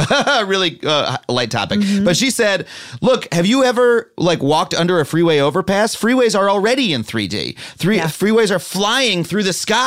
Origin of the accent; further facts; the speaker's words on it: New York, United States; I'm a New Yorker. I only learned to drive recently.